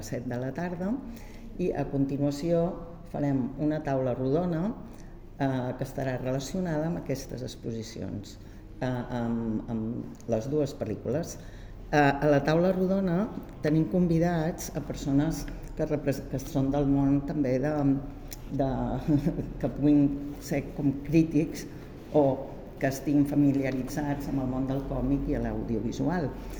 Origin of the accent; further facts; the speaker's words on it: Catalonia, Spain; jo com a catalana